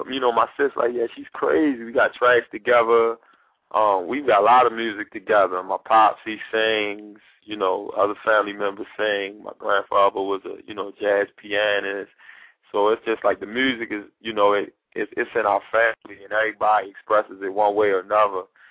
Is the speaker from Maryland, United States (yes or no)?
yes; Baltimore, Maryland, United States; I'm from the hood. I'm from West Baltimore, Bentlow and Riggs Avenue.